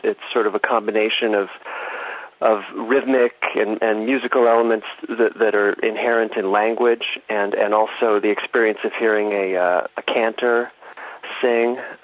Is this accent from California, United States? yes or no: yes; California, United States; now in Massachusetts, United States; So I live in the United States in the northeastern part. It's called New England in a state called Massachusetts. I grew up in California on the West Coast.